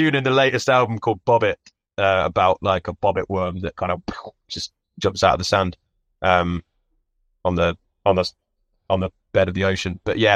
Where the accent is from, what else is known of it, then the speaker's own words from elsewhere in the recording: Worcester, West Midlands, United Kingdom; when I grew up in Worcester, another part of the Midlands, but like a bit more like past Birmingham.